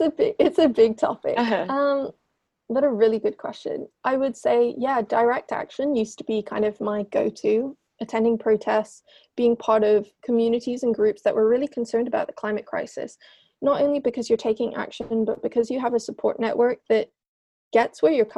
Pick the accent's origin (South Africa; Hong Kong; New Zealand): Hong Kong; Especially, I don't know if you can relate to this, growing up in Hong Kong